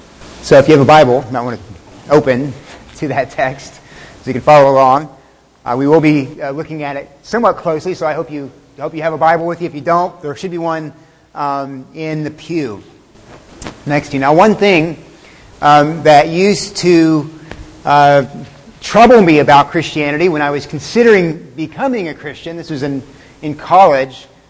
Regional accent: Texas, United States; I grew up in Texas, and the Aztecs were in Mexico, so that was kind of close for me.

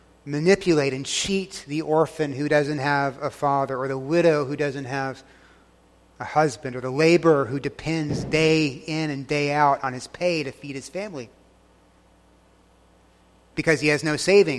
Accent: Texas, United States; I grew up in Texas, but that doesn't mean I know a lot about cows

